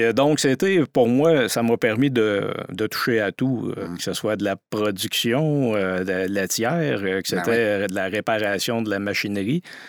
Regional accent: Saint-Tite, Quebec, Canada; Donc, quand je dis aux gens, je suis de Saint-Tite, là, ça les oriente plus.

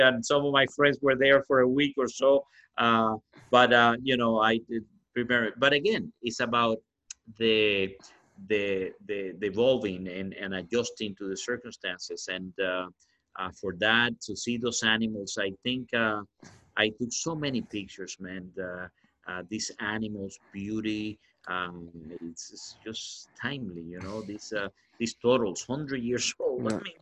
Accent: Cuba; English is a second language; now in United States; And my life has been like adapting. I came from Cuba. I came in, you know, music, healthcare, now cigars.

